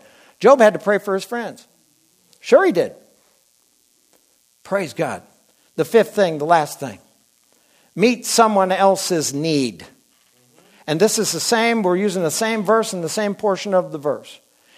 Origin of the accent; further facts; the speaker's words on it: Wisconsin, United States; I'm from Wisconsin, so it's like, man.